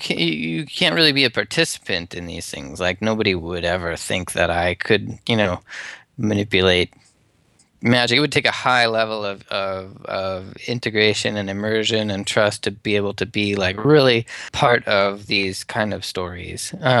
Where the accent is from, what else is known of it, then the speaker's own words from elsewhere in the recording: Winona, Minnesota, United States; now in Wisconsin, United States; I mean, I grew up in Winona, so it's kind of on the border of the two places.